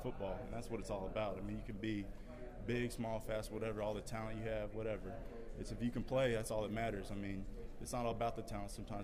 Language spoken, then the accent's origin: English; Kansas City, United States; You know, I grew up in Kansas City, you know, Kansas boy, and came to KU not knowing what to expect.